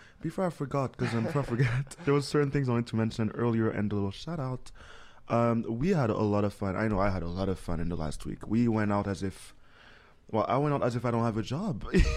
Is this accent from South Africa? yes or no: no; Canada; also born or lived in United States; Just staring because I'm French Canadian and American, so you have to add a little Frenchness to it.